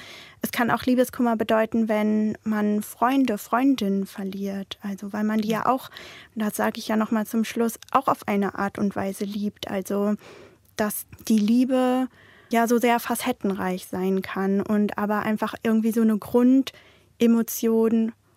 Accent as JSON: {"language": "German", "town": "Münster", "region": "North Rhine-Westphalia", "country": "Germany", "said": "ja, ich komme aus Münster, auch da, wo der Verlag seinen Sitz hat."}